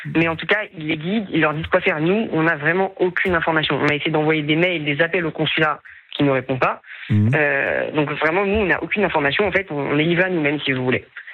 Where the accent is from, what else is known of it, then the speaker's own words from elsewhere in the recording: Paris, Île-de-France, France; Je suis parisien, oui, j'habite à Paris.